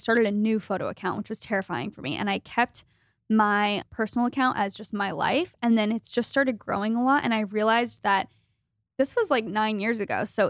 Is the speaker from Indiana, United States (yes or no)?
no; Phoenix, Arizona, United States; moved away as an adult; Yeah. Originally from Phoenix.